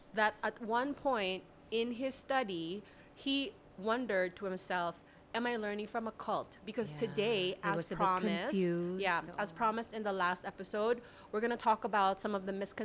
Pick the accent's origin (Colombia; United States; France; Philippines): Philippines; my home country of the Philippines